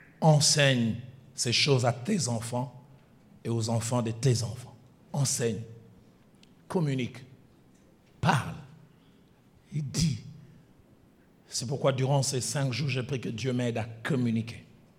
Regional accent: Kinshasa, DR Congo; comme les femmes chez nous à Kinshasa.

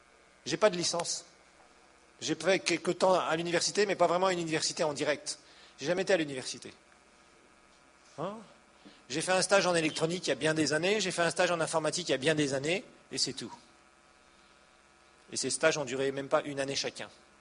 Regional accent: Kasaï, DR Congo; Ou alors, moi je viens du Grand Kassai, là où il y a les diamants.

